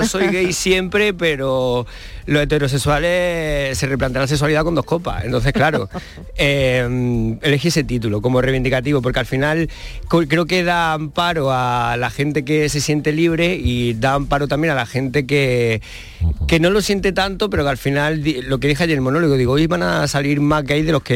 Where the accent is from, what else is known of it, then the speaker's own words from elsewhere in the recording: Almería, Andalusia, Spain; soy de aquí de Almería